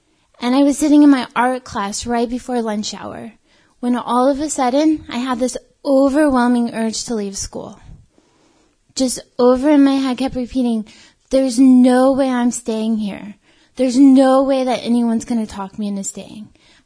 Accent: California, United States; I grew up in California.

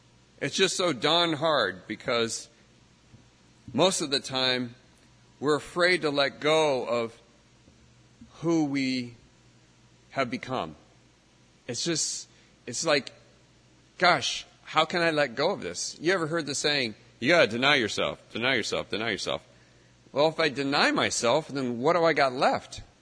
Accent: Los Angeles, California, United States; I'm originally from Los Angeles

